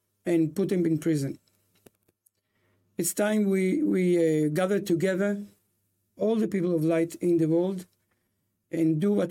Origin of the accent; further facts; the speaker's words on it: Israel; English is a second language; And we are from Israel, then we remember very good what happens in the Holocaust.